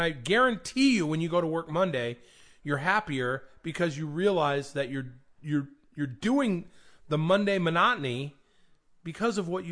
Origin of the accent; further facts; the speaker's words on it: New Hampshire, United States; We're from New Hampshire.